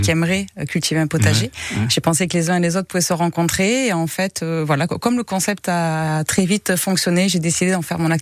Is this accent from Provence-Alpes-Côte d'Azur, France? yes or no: no; Toulouse, Occitanie, France; Ben en fait, je suis toulousaine, ouais.